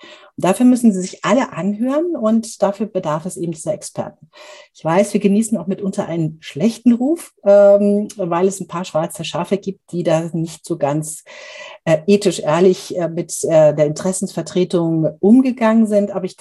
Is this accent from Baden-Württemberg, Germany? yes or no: no; Munich, Bavaria, Germany; born there; bin gebürtige Münchnerin, das hört man vielleicht nicht ganz so stark, aber wenn ich mit meiner bayerischen Freundin Julia Knorr, die ich auch heute Abend noch treffe, rede, dann verfalle ich immer wieder in so einen leicht bayerischen Singsang